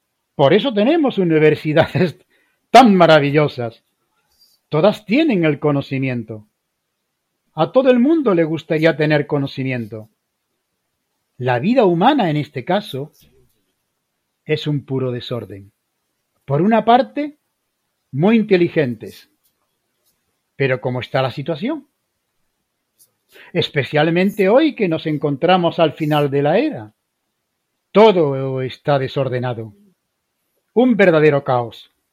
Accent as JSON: {"language": "Spanish", "country": "Philippines", "said": "Yo procedo de Filipinas y allí había un montón de cucarachas"}